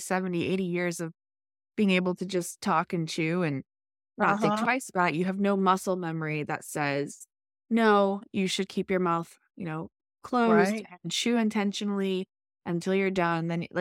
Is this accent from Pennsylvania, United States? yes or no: no; Connecticut, United States; now in Georgia, United States; I am in Georgia now, but I'm originally from Connecticut, and it's just the North versus the South.